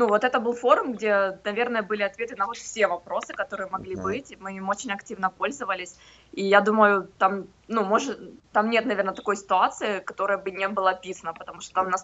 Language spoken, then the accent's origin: Russian; Ukraine; мы родились в Украине, мы прожили в Украине, ну, если вот да, про страну, да, говорить, то есть было украинское гражданство